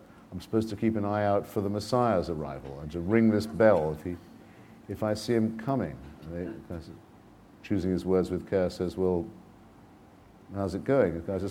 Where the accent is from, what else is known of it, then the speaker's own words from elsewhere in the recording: Washington, District of Columbia, United States; but my hometown of Washington, D.C.